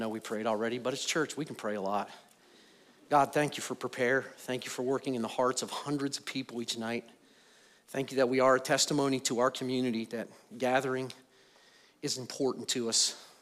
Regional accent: Hermitage, Pennsylvania, United States; And I'm from a small town in western Pennsylvania named Hermitage, Pennsylvania.

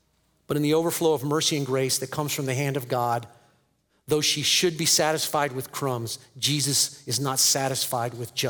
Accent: Pennsylvania, United States; now in Iowa, United States; I'm not a native Iowan. I'm from Pennsylvania. I'm new to Iowa. I've been here about a year and a half

